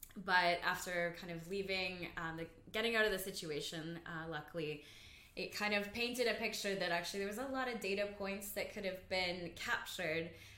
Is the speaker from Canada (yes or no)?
yes; Canada; moved away as an adult; now in London, United Kingdom; So Safe in the City first came as an idea when I moved from Canada over to London.